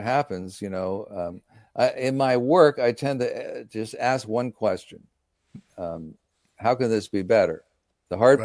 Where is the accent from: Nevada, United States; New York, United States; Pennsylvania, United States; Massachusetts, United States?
Pennsylvania, United States; Philadelphia; born there; I was born in Philly, yeah, in Jefferson. Yeah. My grandfather was a doctor there. Mm. My parents met at UPenn. Mm. I was the first of three. Mm. So they were still in their college town when she got pregnant. I was born in the Jefferson Hospital in Philly.